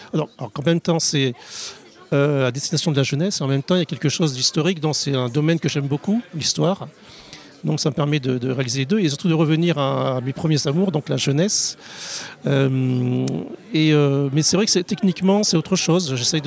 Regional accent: Réunion, France; now in Maine-et-Loire, France; Moi, je viens du Maine-et-Loire. En fait, à l'origine, je suis de La Réunion, mais je suis installé en Maine-et-Loire.

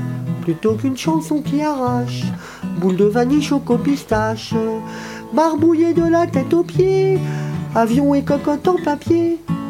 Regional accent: Normandy, France; Ah ouais, chez nous en Normandie, c'est le bordel.

